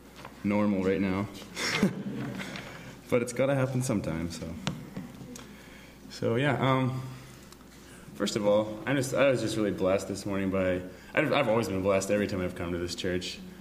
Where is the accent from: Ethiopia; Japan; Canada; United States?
Canada; Saskatchewan; So I was born, and I've been born and raised in Saskatchewan, prairie boy all my life.